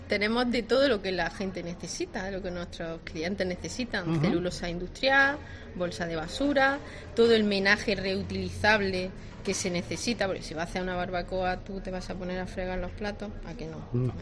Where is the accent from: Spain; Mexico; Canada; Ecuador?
Spain; Andalusia; somos una familia andaluza con raíces en Málaga.